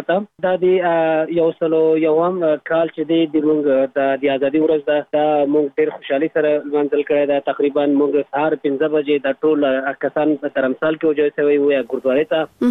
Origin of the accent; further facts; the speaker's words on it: Afghanistan; ځکه چې زه د افغانستان سیک یم.